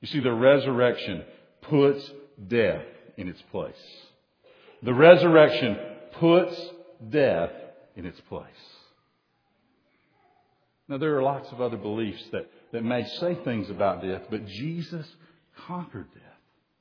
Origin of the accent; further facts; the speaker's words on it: Chattanooga, Tennessee, United States; because I grew up in Chattanooga